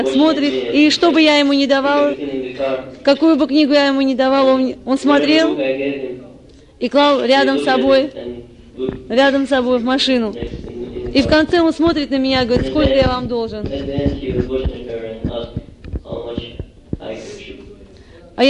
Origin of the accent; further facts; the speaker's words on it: Armenia; Russian is a second language; now in Moscow, Russia; я из Москвы. Ну, вообще-то я из Армении, но сейчас... Сейчас я, в общем, живу и распространяю в Москве.